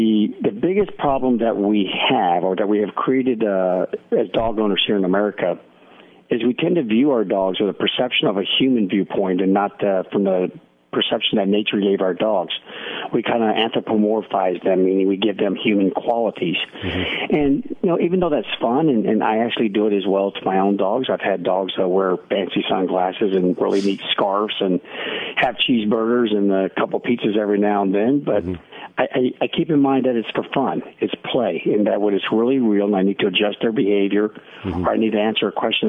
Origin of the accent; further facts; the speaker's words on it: Alaska, United States; I grew up in Alaska, studied wolves up there.